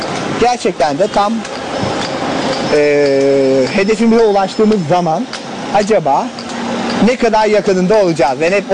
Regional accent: Ordu, Turkey; Mesela ben Orduluyum.

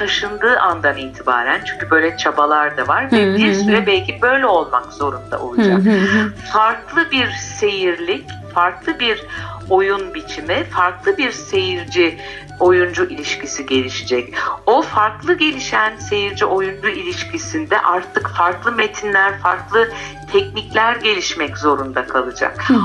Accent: Istanbul, Turkey; Ben toprağı saksıda görmüş bir İstanbullu olarak benim çiftçi olmam çok zor.

